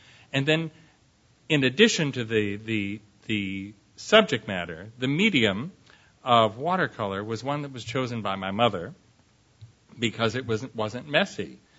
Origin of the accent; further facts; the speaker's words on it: Cleveland, Ohio, United States; born there; also born or lived in Painesville, Ohio / Atlanta; now in San Francisco, United States; And my mother and father and I moved to live with my grandmother to Painesville, Ohio, which is about 35 mil